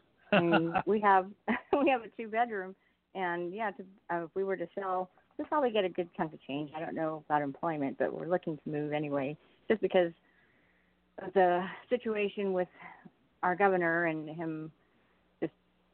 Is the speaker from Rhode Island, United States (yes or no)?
no; West Covina, California, United States; born there; I was born there.